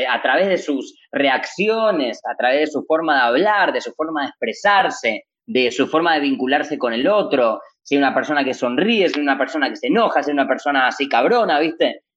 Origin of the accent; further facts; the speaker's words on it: Buenos Aires, Argentina; yo Nací en Boedo, o sea, soy un chabón de barrio, ¿viste? Viví toda la vida en el barrio